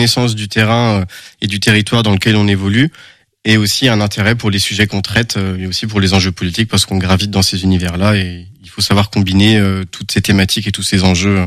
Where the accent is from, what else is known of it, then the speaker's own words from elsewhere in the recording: Rennes, Brittany, France; also born or lived in Normandy; now in Angers, France; moi j'ai 27 ans, je suis angevin depuis maintenant 5-6 ans et j'ai grandi en Bretagne.